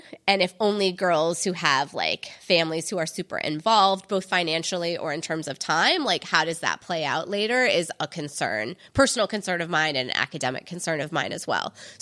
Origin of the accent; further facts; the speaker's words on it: Michigan, United States; I went to an all-girls school in another state. I grew up in Michigan.